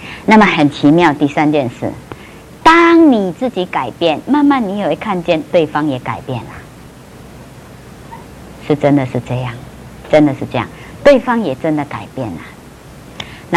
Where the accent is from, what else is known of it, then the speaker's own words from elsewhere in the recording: Philippines; now in Taiwan; 我在菲律宾长大，那个菲律宾，你们知道菲律宾的民族是很热情的